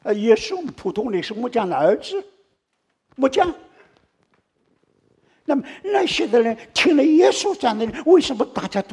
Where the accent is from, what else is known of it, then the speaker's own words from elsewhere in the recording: Taiwan; 我们从台湾来的，